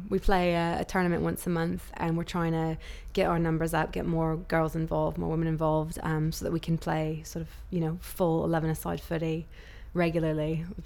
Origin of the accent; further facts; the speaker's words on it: Laguna Beach, California, United States; now in London, United Kingdom; originally I'm from California, from Laguna Beach, but in London I'm from Hackney.